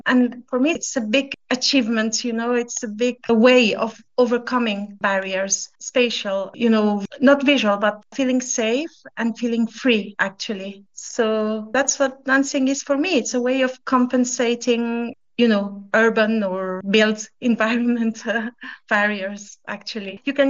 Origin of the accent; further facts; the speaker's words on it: Spain; I am originally from Spain, but my mom is French.